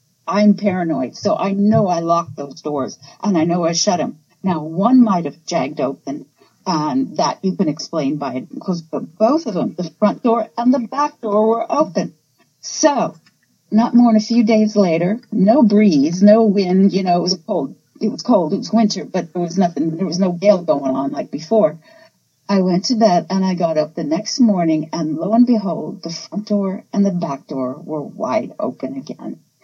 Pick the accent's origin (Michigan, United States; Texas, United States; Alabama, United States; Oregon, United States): Oregon, United States; also born or lived in Florida; now in Newfoundland, Canada; I'm originally from Oregon, but I hail from Florida now. I've been living in Florida.